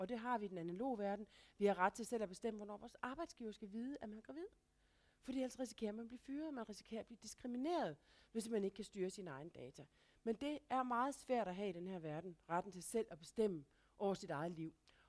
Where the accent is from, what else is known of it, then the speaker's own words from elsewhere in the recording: Jutland, Denmark; Jeg er selv jyde, så jeg kan godt sige det.